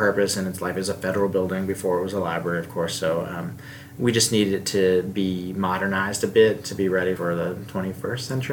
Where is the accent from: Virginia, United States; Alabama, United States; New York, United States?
Virginia, United States; Charlottesville; I'm from a library family, actually. I grew up here in Charlottesville, and my father was a librarian at the University of Virginia.